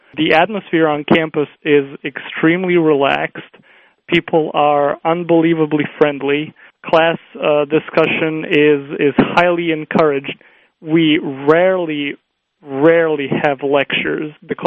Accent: Belgrade, Serbia; English is a second language; moved away as an adult; now in Poultney, United States; I'm from Belgrade, which is the capital city of Serbia, and I decided to come to the United States on impulse. I am currently attending Green Mountain College in Pulteney, Vermont.

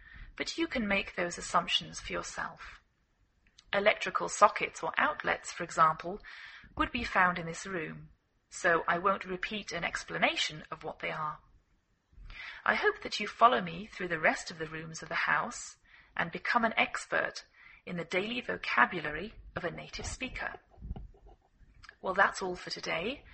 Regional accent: England, United Kingdom; now in United States

